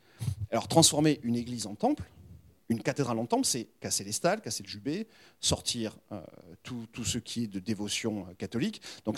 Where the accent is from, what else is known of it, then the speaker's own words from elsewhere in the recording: Lyon, Auvergne-Rhône-Alpes, France; Mais enfin, moi, je suis de Lyon